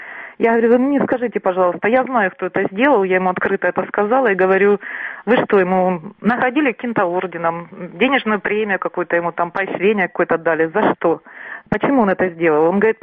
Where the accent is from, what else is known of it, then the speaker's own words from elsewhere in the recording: Donetsk, Donetsk Oblast, Ukraine; жила в Донецке, сама коренная дончанка.